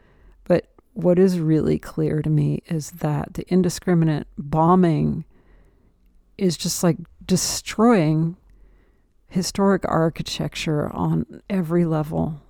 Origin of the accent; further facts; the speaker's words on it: California, United States; like to learn as a American Californian, without war on our soil